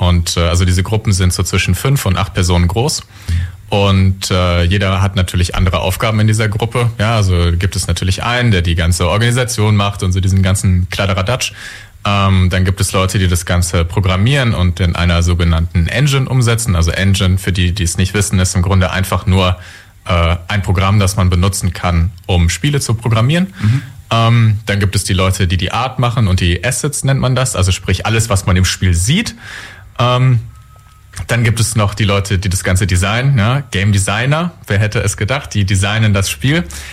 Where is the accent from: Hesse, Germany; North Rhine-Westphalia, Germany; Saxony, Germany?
Saxony, Germany; Zwickau; hallo. Ich komme tatsächlich aus Sachsen, und zwar genauer gesagt aus Zwickau, falls das jemand kennt.